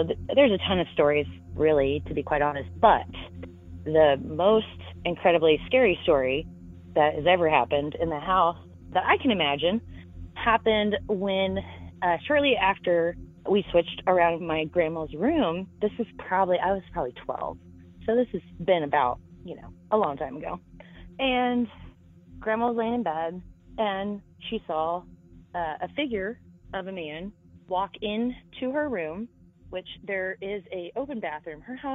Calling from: Kansas, United States; I'm from Kansas, Southeast Kansas, actually.

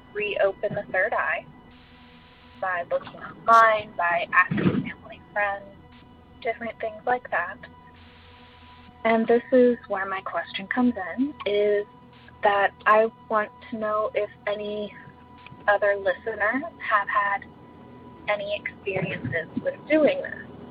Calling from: Ohio, United States; I'm calling from Ohio.

